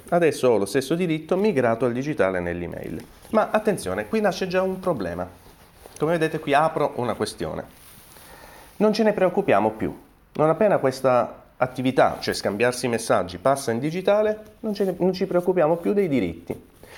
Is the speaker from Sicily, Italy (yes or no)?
yes; Agrigento, Sicily, Italy; now in Rome, Italy; io sono originario di Agrigento, Palermo, ma ormai lavoro a Roma